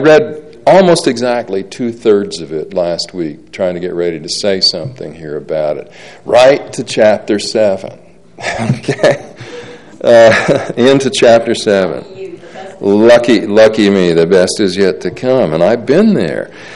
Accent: Salina, Utah, United States; my hometown of Salina is a very sober town and we're very normal in Salina.

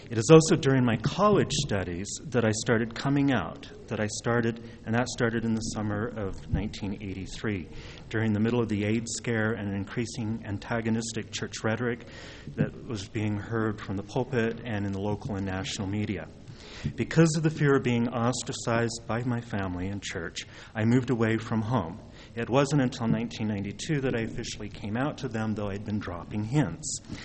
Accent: Utah, United States; I was born and raised in Utah, and my parents taught each of us to develop our own faith in God

